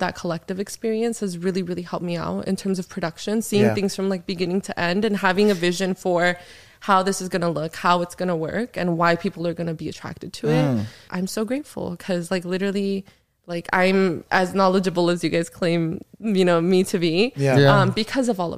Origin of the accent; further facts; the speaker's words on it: Glendale, United States; I'm an immigrant. I guess we can start there. I came to the States when I was 6 and I grew up right here in Glendale.